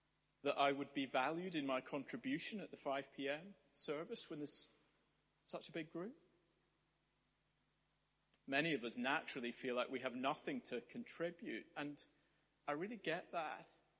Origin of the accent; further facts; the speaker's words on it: Scotland, United Kingdom; I'm Scottish. We only do that sort of thing as an illustration where I come from.